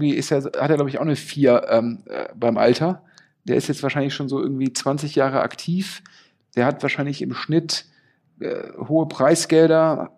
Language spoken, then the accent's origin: German; Düsseldorf, North Rhine-Westphalia, Germany; ich bin ja Düsseldorfer